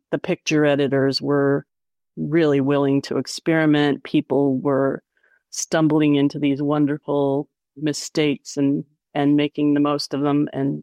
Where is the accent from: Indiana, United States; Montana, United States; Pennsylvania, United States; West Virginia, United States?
Montana, United States; Plus, we're both from Montana. So we were talking about Montana.